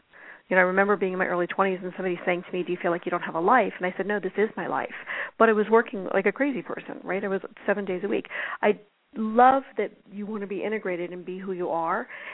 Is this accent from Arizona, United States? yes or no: yes; Sedona, Arizona, United States; Remember, I'm from Sedona